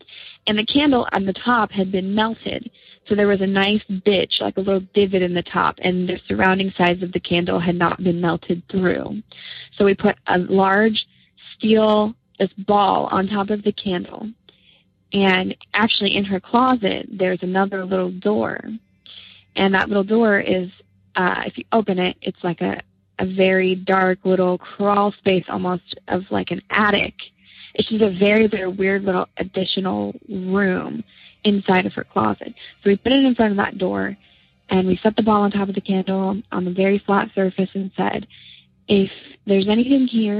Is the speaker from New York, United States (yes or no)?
no; Indiana, United States; I'm from Indiana, and I'm a new listener to the podcast